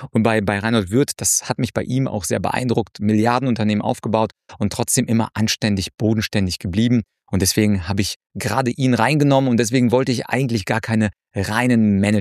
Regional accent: Ukraine; moved away; ich komme ja ursprünglich aus der Ukraine

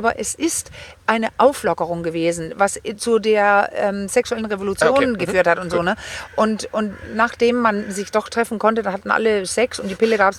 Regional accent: Denmark; ich bin Dänin.

